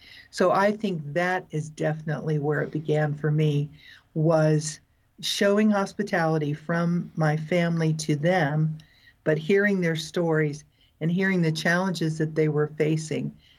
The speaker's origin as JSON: {"language": "English", "town": "Cincinnati", "region": "Ohio", "country": "United States", "tie": "born or raised there", "also_born_or_lived": "Missouri / Virginia", "lives_now": "Forest, United States", "said": "But I grew up in Cincinnati, Ohio, and then went to school in Missouri and then Virginia and Ohio and landed here in Lynchburg, Virginia, actually 1979, years ago"}